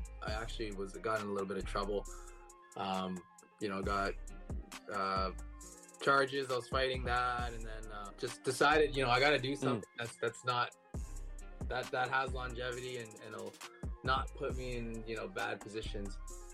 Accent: Canada; I was born and raised in Canada, obviously.

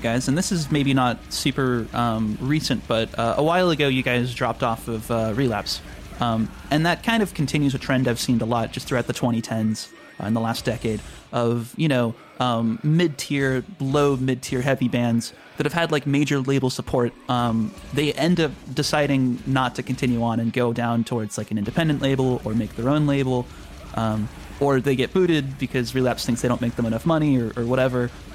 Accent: Portland, Oregon, United States; I'm originally from Portland

